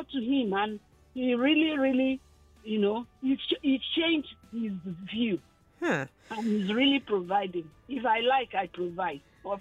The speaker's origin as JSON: {"language": "English", "town": "Agbara", "region": "Ogun", "country": "Nigeria", "said": "from Agbara."}